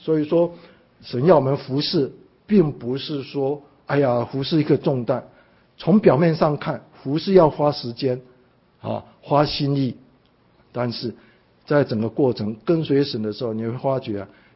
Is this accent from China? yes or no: no; Taiwan; moved away as an adult; now in United States; 我在台湾的时候成长，不认识神，来到美国是要找学位好工作